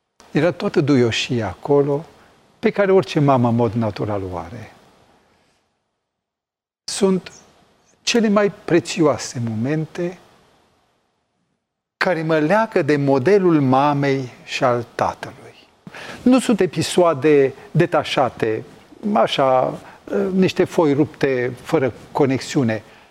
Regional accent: Brașov, Brașov County, Romania; born there; în spatele casei unde m-am născut în Brașov, era pe dealul unde e cimitirul eroilor

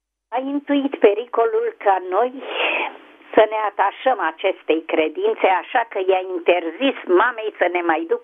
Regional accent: Ploiești, Prahova, Romania; born there; din Ploiești, orașul meu natal

